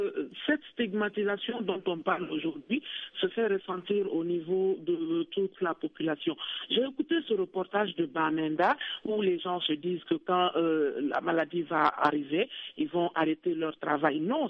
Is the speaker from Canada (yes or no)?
no; Guinea